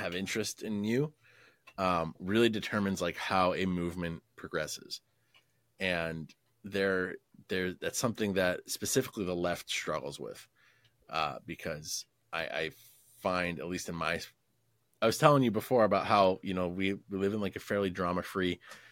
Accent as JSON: {"language": "English", "region": "Connecticut", "country": "United States", "said": "whenever they hear that I'm from Connecticut, are just like, move out of Connecticut."}